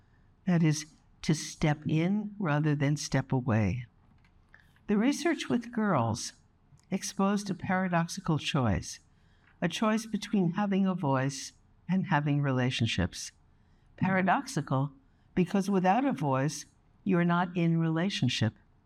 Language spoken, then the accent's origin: English; New York City, New York, United States; I was born and raised in New York City, the much wanted and much loved only child of Jewish parents